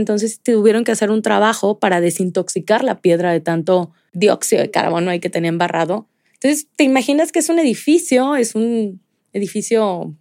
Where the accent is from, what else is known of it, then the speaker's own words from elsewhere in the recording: Guadalajara, Jalisco, Mexico; yo crecí por el estado de Jalisco, en Guadalajara